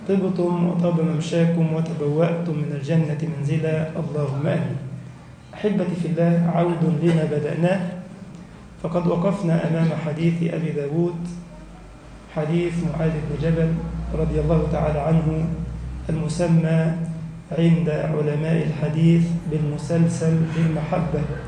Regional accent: Egypt; اللهم انشر أمنك وأمانك في بلدنا مصر

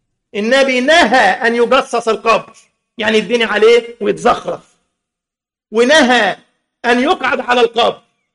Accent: Egypt; وزير خارجية أمريكا بيروح يحضر مولد البدوي عندنا في مصر.

